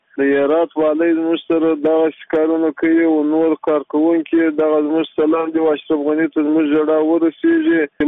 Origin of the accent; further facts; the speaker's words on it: Badghis, Afghanistan; زه وشیان د بادغیس دی ولایت د غورماشت ولسوالۍ د شرشاد له کلی